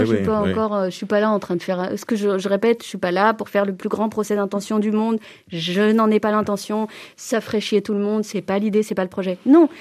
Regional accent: Ris-Orangis, Île-de-France, France; born there; moi, quand je réponds que je suis née à Ris-Orangis, ça ne suffit pas. Ce qui intéresse les gens, ce sont mes origines.

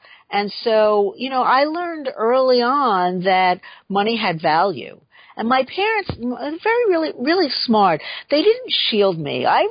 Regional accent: The Bronx, New York, United States; I grew up in the Bronx, in a hardworking family.

